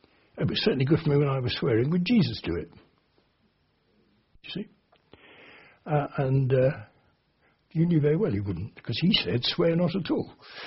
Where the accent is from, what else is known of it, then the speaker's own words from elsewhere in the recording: Harrow, London, United Kingdom; I remember standing in the centre of my hometown, Harrow, because my church was in the centre